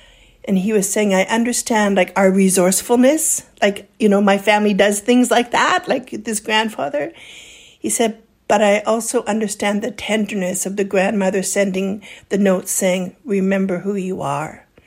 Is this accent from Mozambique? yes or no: no; Kamloops, British Columbia, Canada; when I go back to Kamloops, to Sequatmik, where I grew up in Kamloops area.